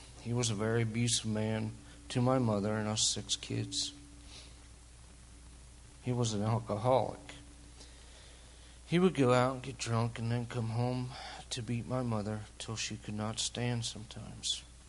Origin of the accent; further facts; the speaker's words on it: White Springs, Pennsylvania, United States; I grew up in White Springs, just outside of Mifflinburg, and graduated from Mifflinburg School in 1989.